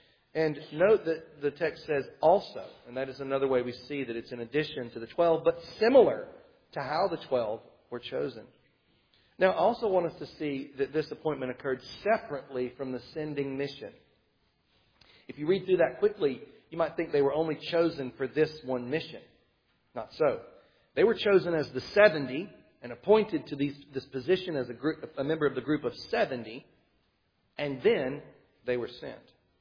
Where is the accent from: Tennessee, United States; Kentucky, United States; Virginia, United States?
Tennessee, United States; I'm from Tennessee, so I've got to double check my math.